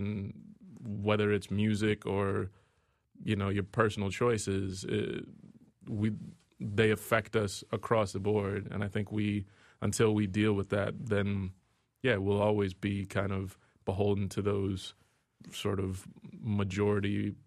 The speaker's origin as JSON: {"language": "English", "region": "Texas", "country": "United States", "tie": "born or raised there", "also_born_or_lived": "North Carolina", "said": "I grew up in Texas and I lived in North Carolina for a while"}